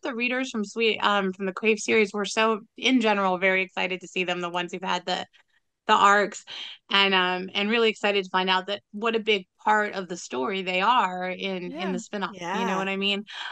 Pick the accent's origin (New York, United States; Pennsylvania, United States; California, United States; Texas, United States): California, United States; San Diego; I was raised like in San Diego.